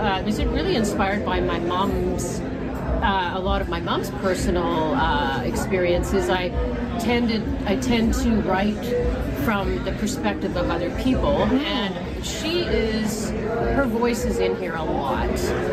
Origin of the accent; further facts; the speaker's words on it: Vancouver, British Columbia, Canada; Yeah, so I grew up in East Van, went to Windermere High School. Yeah, so just off between Rupert, so I grew up all around Rupert and 22nd area.